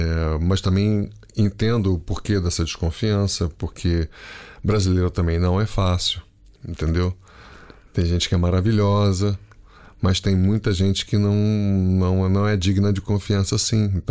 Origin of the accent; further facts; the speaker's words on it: Brazil; moved away as an adult; now in Portugal; eu saí em 2018 do Brasil, cheguei aqui e eu te confesso, eu estou há 6 anos aqui, eu ainda não saí do ar na televisão portuguesa